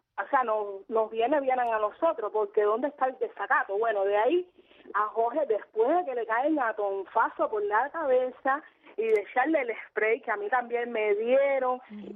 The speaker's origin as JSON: {"language": "Spanish", "region": "Havana", "country": "Cuba", "said": "nosotros somos de La Habana Vieja"}